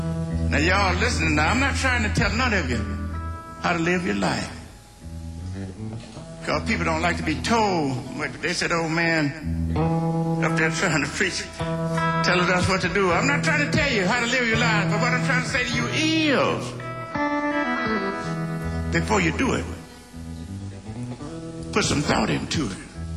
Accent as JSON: {"language": "English", "region": "Mississippi", "country": "United States", "said": "down in Mississippi, where I come from. Yeah, I'm from Mississippi. I'm from Mississippi. And you know what? I'm glad I'm from Mississippi."}